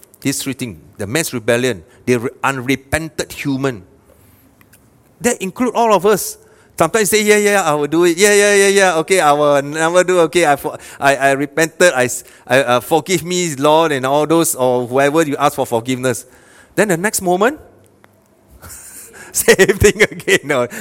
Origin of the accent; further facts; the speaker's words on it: Malaysia; English is a second language; I say, wow, being a Malaysian, chances may be very, very slim.